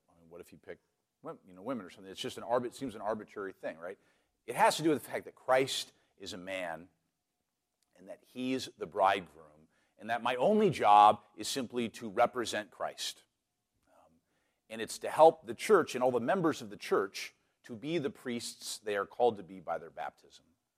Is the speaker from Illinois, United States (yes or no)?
no; Seattle, Washington, United States; You remember, I grew up in Seattle in the 80s and 90s, so sometimes these debates are still fresh in my mind.